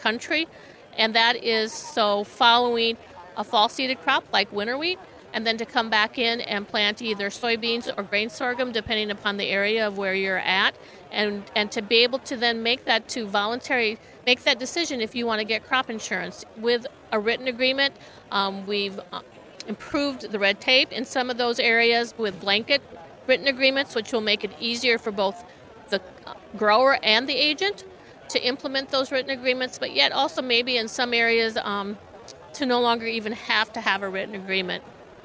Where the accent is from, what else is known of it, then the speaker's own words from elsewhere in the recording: South Dakota, United States; are you from South Dakota? And we go, yes, well, I'm from Brown County.